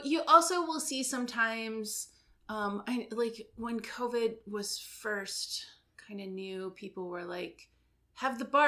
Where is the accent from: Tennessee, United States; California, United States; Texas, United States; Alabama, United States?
Texas, United States; Yankee. I was raised in Texas.